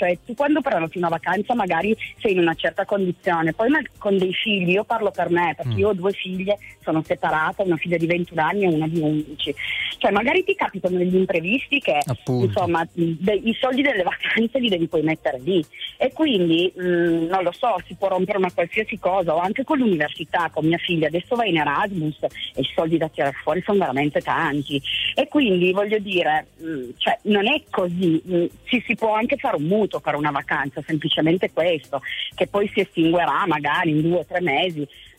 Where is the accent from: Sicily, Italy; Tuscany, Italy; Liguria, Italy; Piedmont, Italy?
Piedmont, Italy; Fossano; io sono di Fossano, noi prendiamo proprio l'aereo di qua